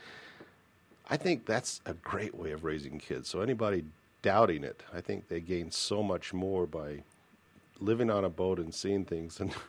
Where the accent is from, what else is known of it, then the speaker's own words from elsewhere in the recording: Mountain West, United States; also born or lived in Midwest; Because I grew up in the Mountain West, and my father dragged me back to the Midwest